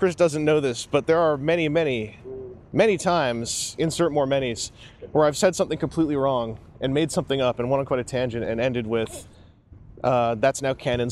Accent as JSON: {"language": "English", "country": "Canada", "said": "I don't have a printer. I'm Canadian."}